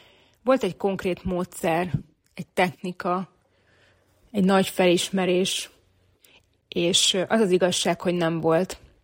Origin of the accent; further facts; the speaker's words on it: Hungary; also born or lived in Budapest; 16 év után elhagytam Budapestet, ahol akkor éltem, eladtam az akkori lakásomat, és a Balaton mellé költöztem. Oda, ahol felnőttem.